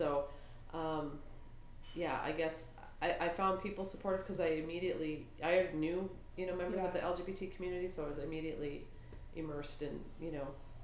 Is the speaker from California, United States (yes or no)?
yes; California, United States; also born or lived in Great Falls, Montana / Michigan; now in Wisconsin, United States; I grew up in Southern California and Michigan, and I came to Wisconsin about 25 years ago.